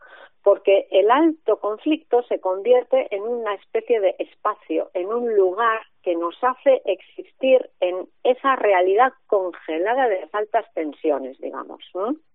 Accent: Santander, Cantabria, Spain; moved away as an adult; now in Valladolid, Spain; yo por ejemplo, que soy de Santander, pues me vine a Valladolid a trabajar.

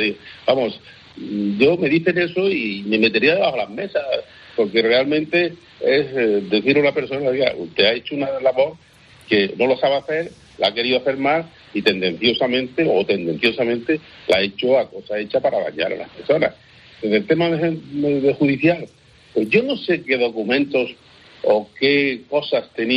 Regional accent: Granada, Andalusia, Spain; Todos los granadinos, incluido yo, porque soy granadino y pago mis impuestos en Granada

